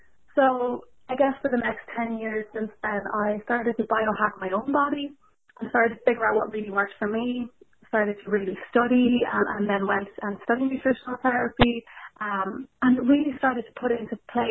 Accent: Galway, Connacht, Ireland; I'm actually from Galway originally. Lived away for a long time and then moved back.

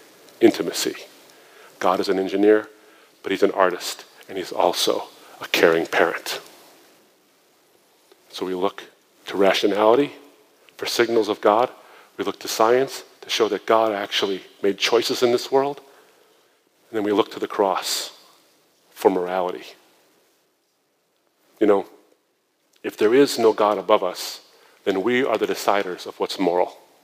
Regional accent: Michigan, United States; I'm from Michigan, so I have a lot of sweaters. It's cold.

